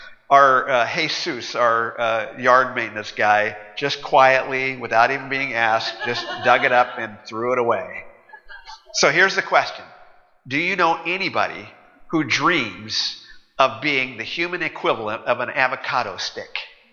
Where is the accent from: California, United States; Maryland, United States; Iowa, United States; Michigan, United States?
California, United States; Bakersfield; When I was a kid, growing up in Bakersfield, in our backyard, we had lots of food-producing plants.